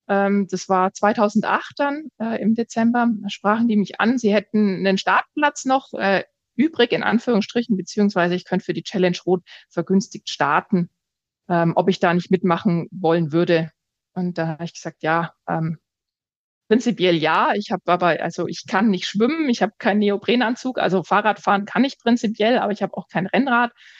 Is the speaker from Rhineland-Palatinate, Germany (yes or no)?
no; Nuremberg, Bavaria, Germany; geboren bin ich in Nürnberg und genau aufgewachsen, so ein bisschen im Umkreis, immer mal wieder umgezogen, genau, also mehrere Stationen da gehabt.